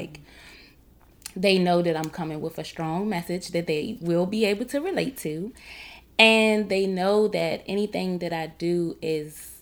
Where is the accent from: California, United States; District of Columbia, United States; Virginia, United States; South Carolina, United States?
District of Columbia, United States; Washington; I am from Washington, D.C.